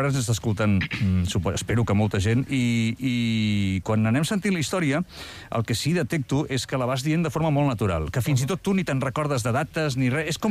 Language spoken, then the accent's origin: Catalan; Sant Quintí, Catalonia, Spain; Bueno, jo també soc de Sant Quintí